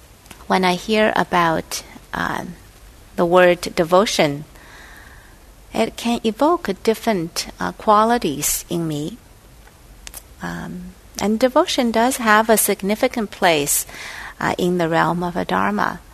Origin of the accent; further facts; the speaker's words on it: China; English is a second language; I came from China